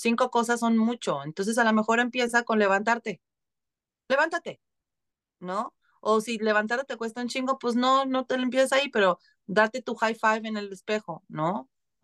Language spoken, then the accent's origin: Spanish; Mexico; now in Vancouver, Canada; Porque soy mexicana y entonces necesito la vitamina D.